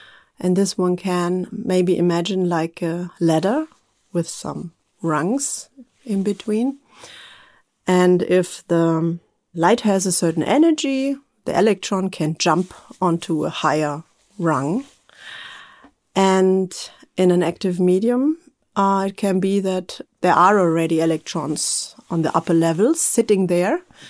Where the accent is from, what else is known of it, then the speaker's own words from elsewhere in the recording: Munich, Bavaria, Germany; now in Graz, Austria; And I'm originally from Bavaria, from Munich.